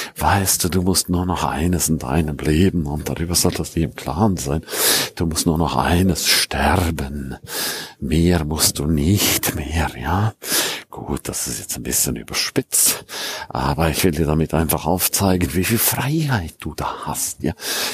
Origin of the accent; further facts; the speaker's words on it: St. Moritz, Grisons, Switzerland; Ich gehe nach St. Moritz, ich gehe in meine Heimat, weil da weiß ich, da muss es nicht schneien.